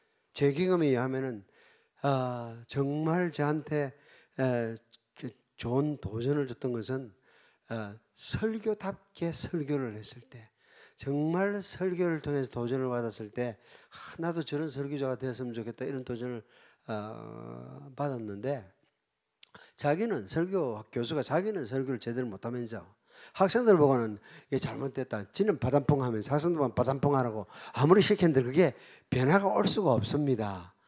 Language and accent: Korean; South Korea; 우리는 한국 사람들은 기도를 해야 된다 이러면 딱 떠오르는 게 새벽 기도지 다른 기도가 없습니다.